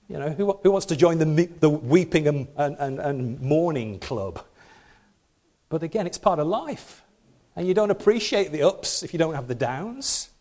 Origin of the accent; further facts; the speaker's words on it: United Kingdom; We tried to get rid of the stiff upper lip of being British